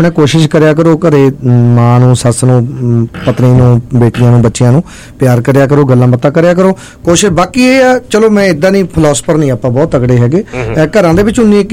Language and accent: Punjabi; Punjab, India; ਸਾਡਾ ਫਤਿਹਗੜ੍ਹ ਸਾਹਿਬ ਜ਼ਿਲ੍ਹਾ, ਸਾਡੇ ਜ਼ਿਲ੍ਹੇ ਦੇ ਵਿੱਚ ਹਲੇ ਵੀ ਫਿਲਹਾਲ 1000 ਮੁੰਡਿਆਂ ਪਿੱਛੇ 900-950 ਕੁੜੀਆਂ